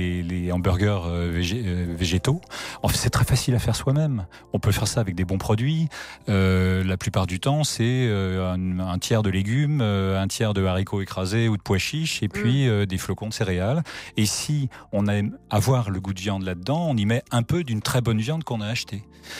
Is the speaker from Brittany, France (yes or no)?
no; Pays de la Loire, France; un haricot qui est tout près de chez moi. Je viens de la Vendée.